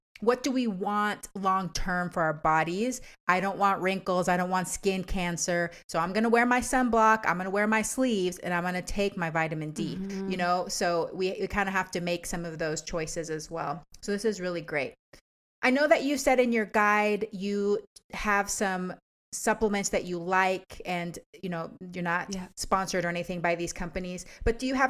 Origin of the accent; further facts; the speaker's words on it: Texas, United States; Fried catfish, because I grew up in Texas too.